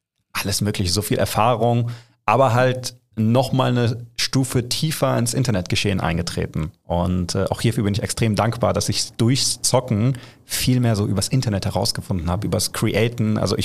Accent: Germany; Und beide hier geboren, beide hier gelernt, beide hier studiert. Das heißt, wir sind eigentlich Deutsche, aber natürlich mit Migrationshintergrund

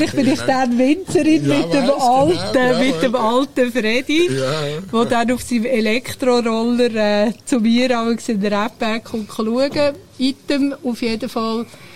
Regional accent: Zurich, Switzerland; also born or lived in Berner Oberland; ich bin im Zürich Oberland aufgewachsen und ich habe 19 Jahre im Berner Oberland in einem Bauernhof gelebt.

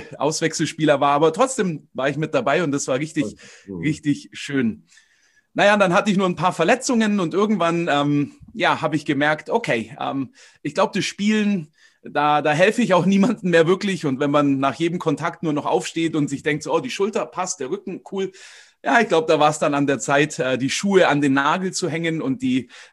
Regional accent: Königsbrunn, Bavaria, Germany; Das ist mal das Erste. Ich komme aus Königsbrunn, das ist bei Augsburg. Und da bin ich auch aufgewachsen, im Umkreis geboren und verbringe eigentlich schon den Großteil meines Lebens hier.

